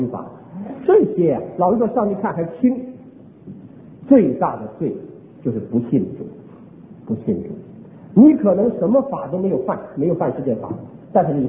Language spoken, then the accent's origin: Chinese; China; 我们中国人写信说是问问怎么样，最近情况怎么样